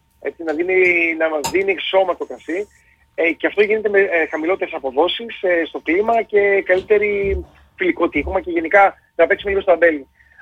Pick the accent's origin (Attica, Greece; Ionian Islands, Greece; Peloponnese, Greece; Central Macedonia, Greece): Ionian Islands, Greece; Kefalonia; επειδή είμαι κεφαλονίτης και μου γυαλίζει λίγο το μάτι